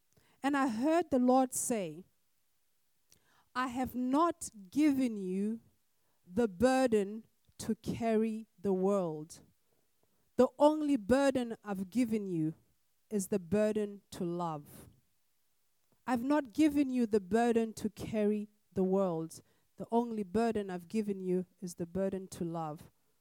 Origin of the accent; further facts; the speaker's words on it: Botswana; many years ago in my home country of Botswana